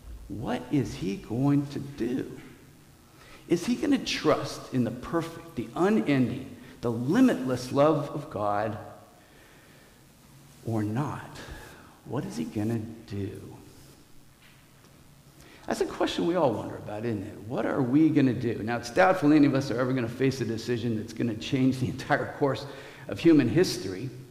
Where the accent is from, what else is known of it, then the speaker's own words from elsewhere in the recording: California, United States; now in Oregon, United States; I grew up in California. Here we are in Oregon now.